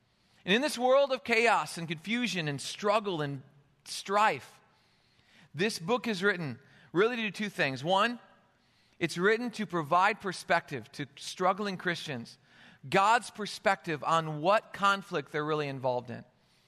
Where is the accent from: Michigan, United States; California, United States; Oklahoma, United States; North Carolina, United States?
Michigan, United States; accent: Michigan; I'm a Michigan boy, and so it's very hard for me not to say dragon. That's my natural accent